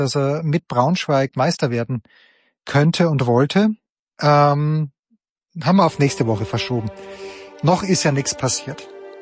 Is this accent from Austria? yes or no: yes; Styria, Austria; als Steirer muss es so sein